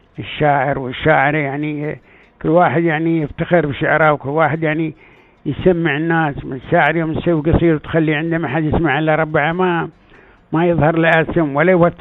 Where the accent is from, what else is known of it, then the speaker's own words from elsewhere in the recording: United Arab Emirates; ونحن ما شاء الله هنا عندنا في الإمارات وايد شعرات